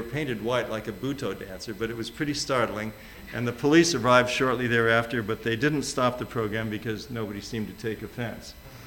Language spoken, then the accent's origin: English; Fresno, California, United States; I grew up in Fresno, and I would go to somebody's house who had a big antenna, and we would listen to these concerts live.